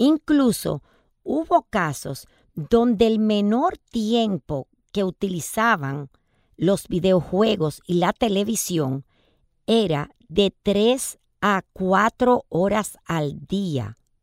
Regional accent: Dominican Republic; uno de nuestros deportes favoritos como dominicanos

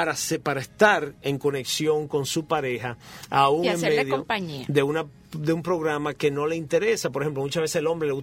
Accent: Santo Domingo, Dominican Republic; now in United States; En aquel entonces nosotros nos mudamos de Santo Domingo a la Florida

